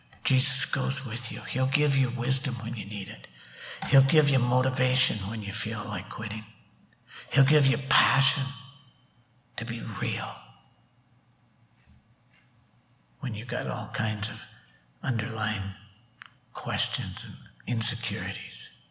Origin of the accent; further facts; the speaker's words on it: Calgary, Alberta, Canada; I grew up in Crescent Heights Baptist Church in Calgary, went to university there